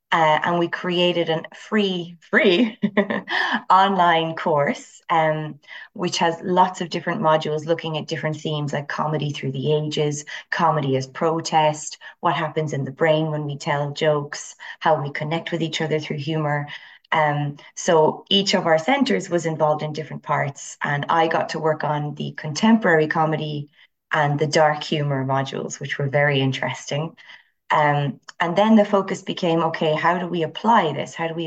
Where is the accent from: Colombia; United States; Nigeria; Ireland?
Ireland; I'm Irish. I live and work in Dublin.